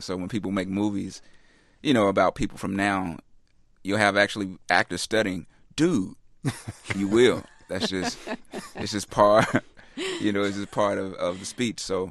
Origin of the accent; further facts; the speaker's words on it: the South, United States; maybe because I was raised from the South and, you know, we always have this kind of thing from the South where we kind of feel like, you know, people look at us as country bumpkins or whatever.